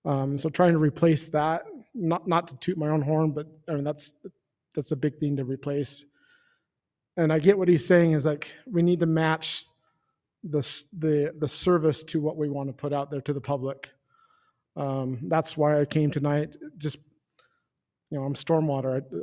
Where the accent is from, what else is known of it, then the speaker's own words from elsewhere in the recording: Utah, United States; I've done a lot of things growing up in South Davis County at this park with T-ball as a youth.